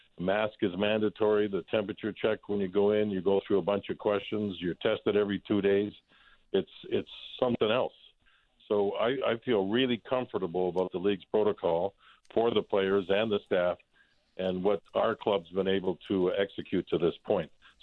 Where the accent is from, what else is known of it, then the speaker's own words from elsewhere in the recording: Calgary, Alberta, Canada; And playing junior in Calgary, growing up in Calgary, being from Calgary